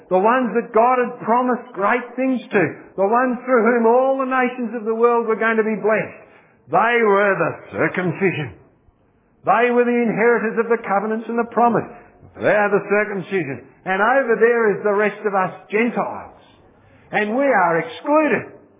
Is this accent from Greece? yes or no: no; Australia; born there; I'm fair dinkum Australian. I was born in Australia.